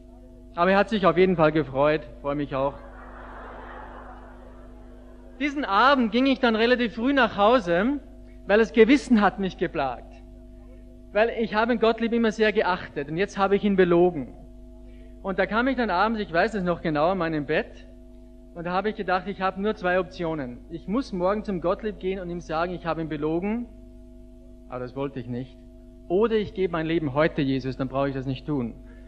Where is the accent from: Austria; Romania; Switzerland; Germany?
Austria; Ramsau am Dachstein, Styria; Ich komme aus Ramsau von Schlattning, Nähe von Salzburg. Das ist ein großes Skigebiet, die Planei kennt ihr vielleicht, die schnellste Abfahrt der Welt, von da komme ich